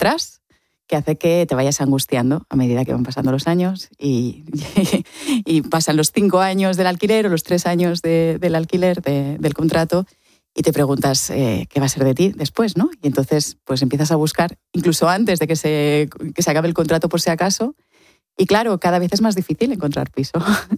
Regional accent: Balearic Islands, Spain; now in Barcelona, Spain; sobre todo cuando vives en Barcelona siendo de Mallorca, siempre me he preguntado yo de dónde soy. Soy mallorquina, soy barcelonesa, ¿de dónde soy?

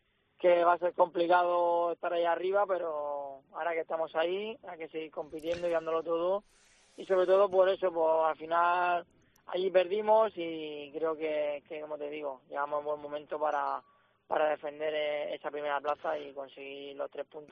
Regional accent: Region of Murcia, Spain; He vivido muchos años en Real Murcia. Soy murciano y murcianista y siempre lo voy a hacer. Por circunstancias de la vida, pues tuve que salir.

